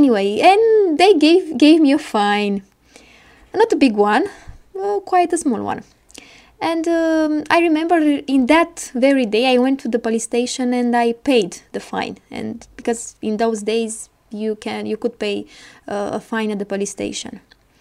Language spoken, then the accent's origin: English; Romania; I'm from Romania. And I want to tell you a story that happened to me when I was about 15 years old. My parents are farmers and I grew up in the countryside.